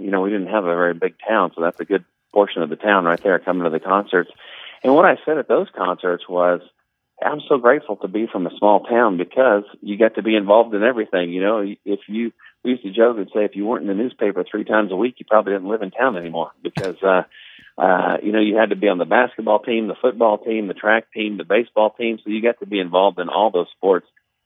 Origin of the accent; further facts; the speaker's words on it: Kansas, United States; They just knew I was from Kansas.